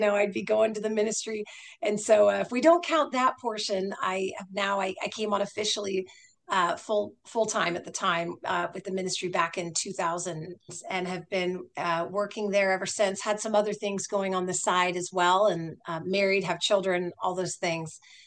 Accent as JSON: {"language": "English", "region": "California", "country": "United States", "tie": "born or raised there", "said": "I'm in Northern California, by the way, born and raised in California."}